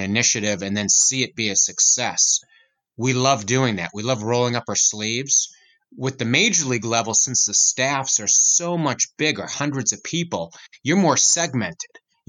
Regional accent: Lexington, Massachusetts, United States; I'm from the Boston area, actually Lexington, Mass, first battle of the American Revolution. So I did grow up a Red Sox fan.

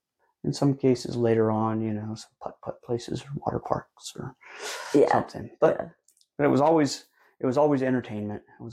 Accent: Evergreen, Colorado, United States; I grew up in Evergreen, Colorado.

